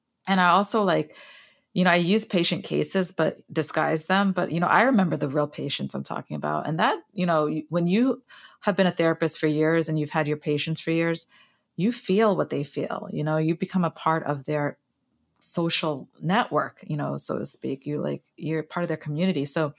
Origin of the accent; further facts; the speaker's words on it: Trinidad & Tobago; We're from Trinidad.